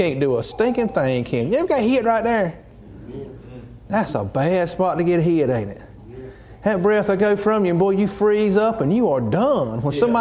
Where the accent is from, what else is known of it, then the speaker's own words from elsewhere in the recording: Liesville, North Carolina, United States; I remember when I was a little boy, and I was raised up on Main Street, Liesville, North Carolina.